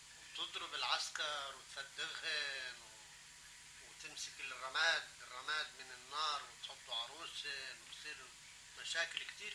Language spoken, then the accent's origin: Arabic; Palestine; لما صارت الاحداث عندنا بفلسطين تركت انا البوليس وطلعت بسلاحي انا من البوليس والتحقت بالثوره الفلسطينيه